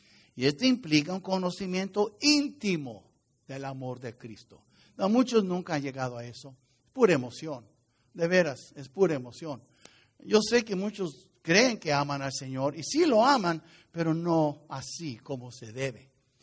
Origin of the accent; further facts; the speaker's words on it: New York, United States; Yo crecí en Nueva York, ¿verdad? Yo me acuerdo, una vez cuando era niño, tenía 9 años.